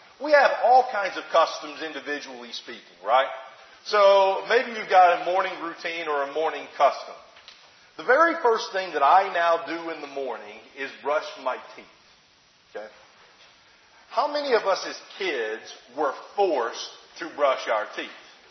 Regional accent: Alabama, United States; In fact, the congregation I grew up in Alabama, they canceled Bible study

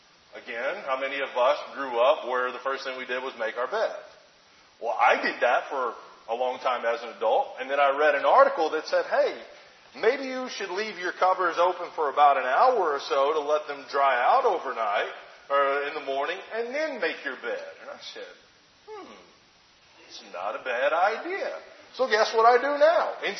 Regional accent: Alabama, United States; In fact, the congregation I grew up in Alabama, they canceled Bible study

